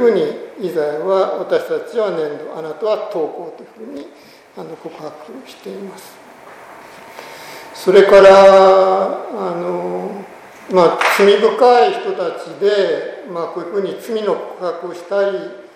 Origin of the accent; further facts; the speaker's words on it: Hagi, Yamaguchi, Japan; 私の田舎なら山口県の萩が有名で